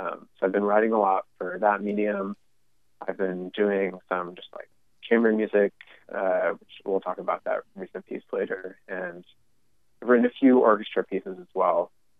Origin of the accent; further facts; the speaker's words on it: United States; Being American and at that point probably only having spent those 3 weeks in Armenia.